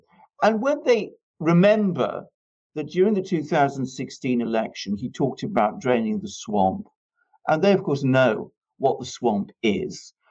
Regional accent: Greece; English is a second language; moved away; I come from Greece, and Greece is a country where corruption is very widespread and very rife. One of the reasons, by the way, why I don't live there or chose not to live there.

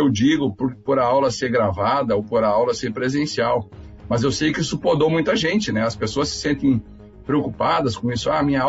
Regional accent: Santa Rosa, Rio Grande do Sul, Brazil; now in Santa Maria, Brazil; o restante da minha vida foi aqui em Santa Maria, desde que cheguei aqui em 89, porque eu sou de Santa Rosense, né? Eu vim de lá e aqui me aquerenciei, casei, tenho família aqui e muitos amigos, então eu me sinto em casa.

